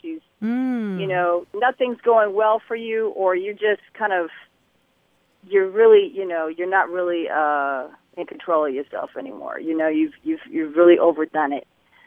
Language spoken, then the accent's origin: English; New York City, New York, United States; moved away as an adult; also born or lived in Indianapolis; now in New Orleans, United States; I am from New York City originally, but I moved to New Orleans in my early 20s, and I lived here for almost 12 years, and I moved to Indianapolis, and then I moved back to New Orleans.